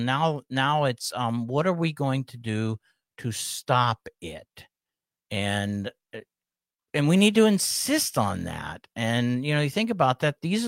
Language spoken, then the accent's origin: English; Pittsburgh, Pennsylvania, United States; Hey, I'm originally from Pittsburgh.